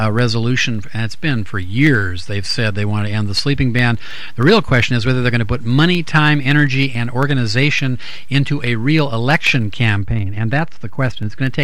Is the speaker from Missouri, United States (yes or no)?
yes; Missouri, United States; Well, I'm from Missouri.